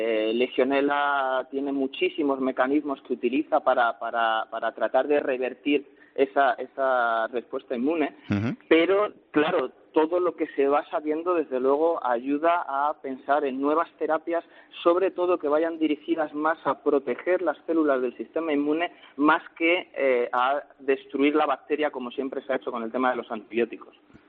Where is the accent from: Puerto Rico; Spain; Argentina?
Spain; moved away as an adult; now in France; me fui de España con la idea de volver a los pocos años.